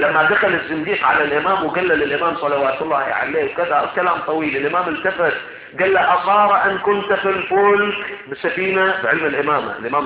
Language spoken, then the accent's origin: Arabic; Iraq; احنا عندنا في العراق يسموه ردل